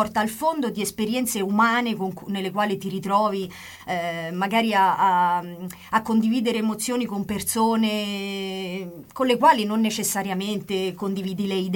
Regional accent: Umbria, Italy; io sono umbra e da noi la tradizione del liscio

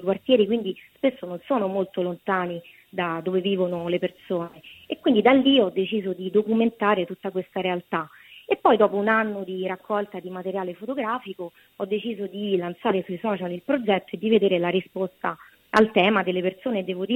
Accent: Pomezia, Lazio, Italy; io sono di Pomezia, però insomma sì

